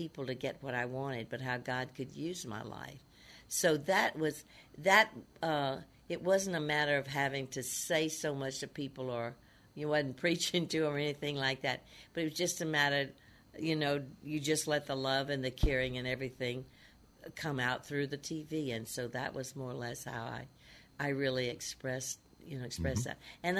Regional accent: the South, United States; accent: Southern; she was going to help me with my Southern act, get rid of my Southern accent.

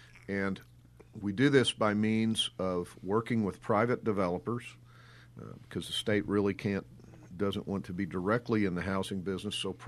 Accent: Cape Girardeau, Missouri, United States; I first ran as a candidate in 1992 for the open state Senate seat in my home town of Cape Girardeau.

